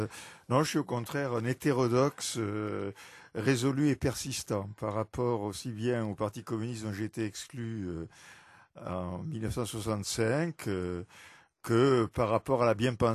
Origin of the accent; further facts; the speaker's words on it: Toulouse, Occitanie, France; étant originaire de Toulouse, j'ai fait un crochet par ma ville natale